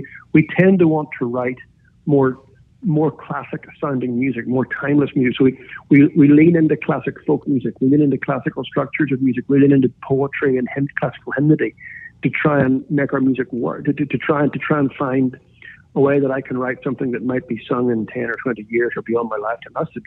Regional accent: Ireland; I'm Irish. I'm a classical musician. I grew up in a home that sang hymns and had hymn sings all the time.

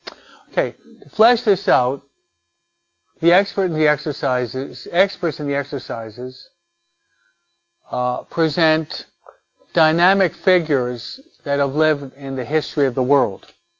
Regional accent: United States; I'm an American. I was born here.

